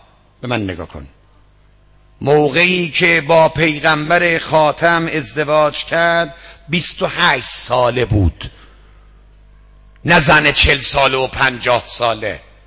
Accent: Isfahan, Iran; ما اصفهانی هستیم دیگه،

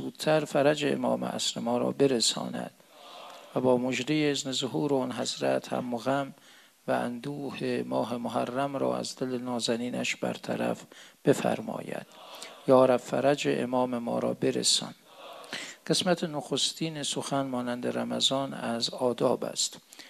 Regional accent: Mashhad, Razavi Khorasan, Iran; مثل شما و ما که مشهدی هستیم

